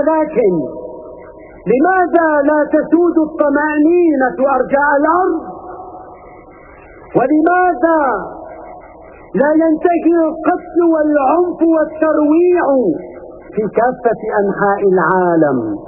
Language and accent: Arabic; Syria; إننا كسوريين وكعرب نحترم القوانين الوضعية والدولية